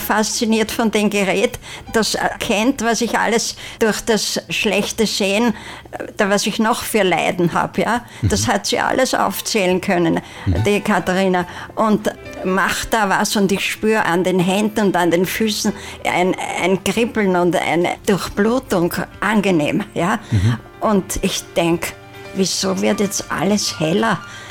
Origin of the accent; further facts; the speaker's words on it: Vienna, Austria; Ich komme aus Wien und bin 92 Jahre alt